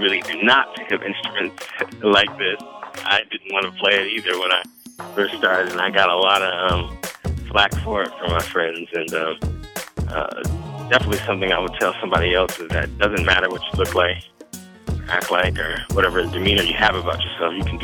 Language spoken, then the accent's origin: English; United States; I'm from the South, Carolina boy, born and raised.